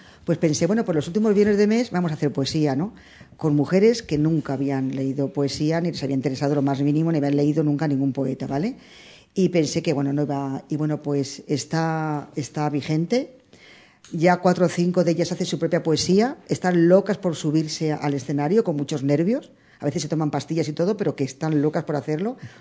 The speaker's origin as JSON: {"language": "Spanish", "town": "Tomelloso", "region": "Castilla-La Mancha", "country": "Spain", "said": "Yo actualmente, aunque soy de Tomelloso, actualmente tengo allí la casa y conozco más gente"}